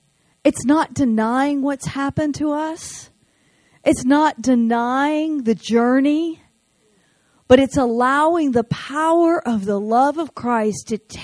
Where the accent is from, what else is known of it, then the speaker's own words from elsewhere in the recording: United States; can I just talk to us as American women for a minute?